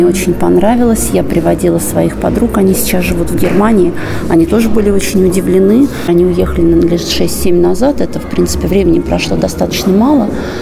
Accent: Tula, Tula Oblast, Russia; Да, я тулячка.

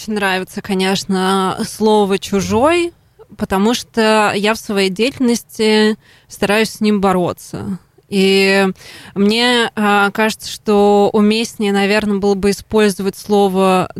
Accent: Dmitrievka, Belgorod Oblast, Russia; я родилась в Белгородской области, и я не жила не в Белгороде, а в маленькой деревне, селе Дмитриевка, которая находилась в 50 километрах от границы с Украиной.

